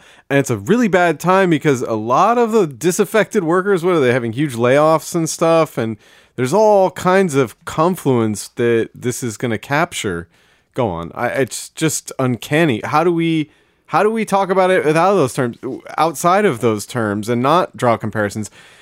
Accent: United States; is the same Germany that if I go to, as an American, I have to mind my P's and Q's about what I say

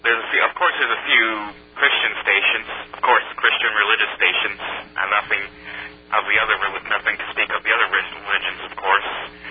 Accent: The Bronx, New York, United States; I mean, I grew up in the Bronx, but I was too young to realize everything that was out there.

